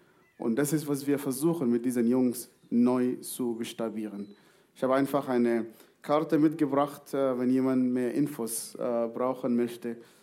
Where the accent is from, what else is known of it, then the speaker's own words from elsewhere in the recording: Sudan; German is a second language; now in Germany; das Wort Stress habe ich eigentlich erst hier in Deutschland gelernt.